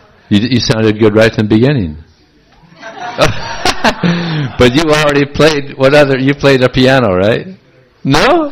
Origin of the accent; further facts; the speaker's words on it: Los Angeles, California, United States; I grew up in Los Angeles